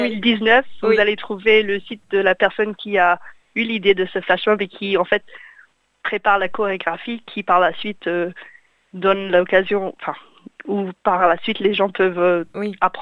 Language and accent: French; Canberra, Australian Capital Territory, Australia; also born or lived in France; Je suis née à Canberra, je fais mes études à l'école française ici à Canberra.